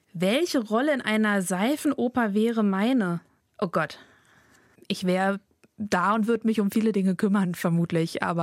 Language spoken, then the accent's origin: German; Heidelberg, Baden-Württemberg, Germany; born there; moved away as an adult; also born or lived in Göttingen; now in Bremen, Germany; Nein, ich bin keine Bremerin. Ich komme gebürtig aus dem Süden, aus Heidelberg. Bin immer weiter in den Norden gewandert, über Göttingen ganz lange, nach Bremen. Und bin jetzt schon 15 Jahre hier.